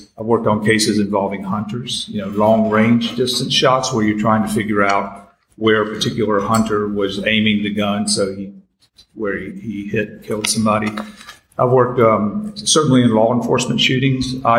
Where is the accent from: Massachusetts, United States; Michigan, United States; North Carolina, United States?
North Carolina, United States; Cary; also born or lived in Hickory, United States; Well, I was born in Hickory, North Carolina. Then I grew up in Cary. When I was young, family moved to Cary, which is right outside of Raleigh.